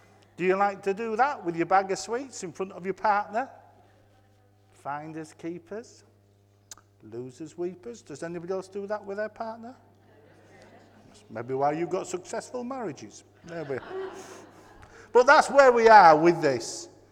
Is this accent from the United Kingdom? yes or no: yes; Yorkshire and the Humber, United Kingdom; I want to say, as a Yorkshireman, that's the type of experience I want.